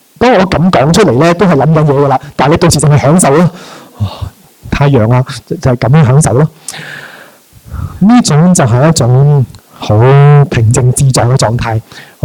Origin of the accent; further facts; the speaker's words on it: Hong Kong; 所以呢，为什么我们香港人这么多脾气呢？